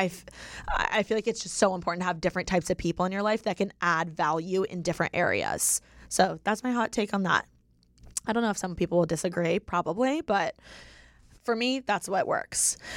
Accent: Indiana, United States; now in Los Angeles, United States; owning that I'm from Indiana, like owning that I'm not a nepotism baby, like whatever the case is. I feel like I used to think like moving

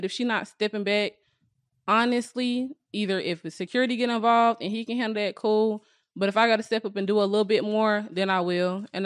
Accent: Atlanta, Georgia, United States; Yes. I'm from East Atlanta. Yes.

